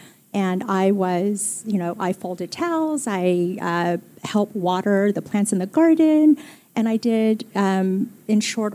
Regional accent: California, United States; I usually say Southern California. Sometimes I say rural Southern California.

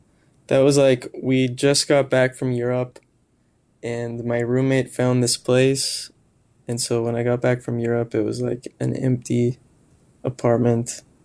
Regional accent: Saskatchewan, Canada; now in Regina, Canada; I'm from a town kind of close to Moose Jaw, but I've lived in Regina for like 10 years.

